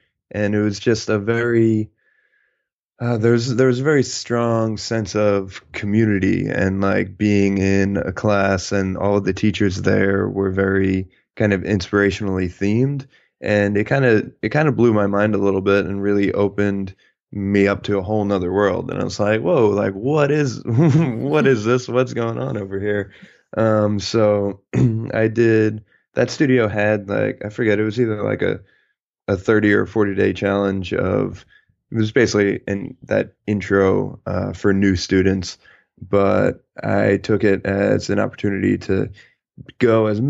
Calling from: San Jose, California, United States; I am in San Jose, California.

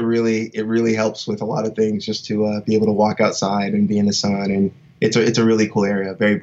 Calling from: Santa Monica, California, United States; I'm joining you from sunny Santa Monica, California, United States.

